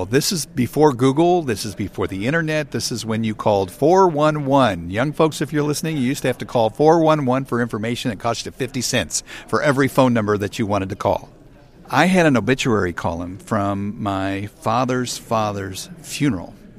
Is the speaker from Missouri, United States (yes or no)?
yes; Kansas City, Missouri, United States; Well, I grew up in Kansas City. My mom had me when she was very young, and she was 17 years old.